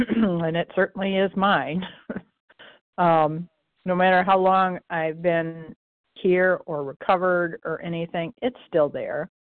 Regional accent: Michigan, United States; recovered compulsive overeater. I'm from Michigan.

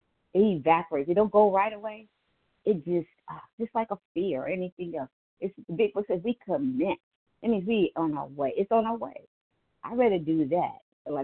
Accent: Ohio, United States; I am from Ohio.

